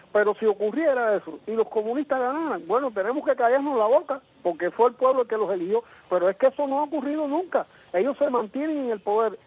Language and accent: Spanish; Cuba; Yo como ciudadano cubano me considero discriminado